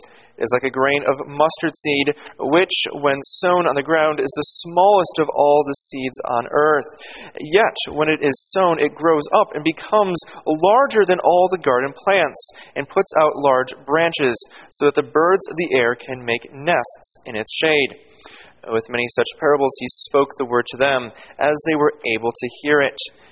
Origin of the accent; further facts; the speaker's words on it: United States; As you all know by now, I'm an American. And in America, we love everything bigger.